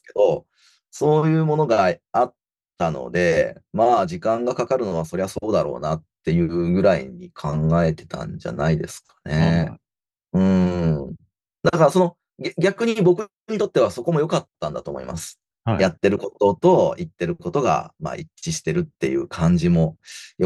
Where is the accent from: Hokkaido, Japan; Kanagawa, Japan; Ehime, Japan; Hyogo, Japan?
Ehime, Japan; now in Tokyo, Japan; 僕は愛媛出身なんですけど、まあ、地元の劇団で、まあ、演劇っていうのはかじっていて、で、東京に来たんだから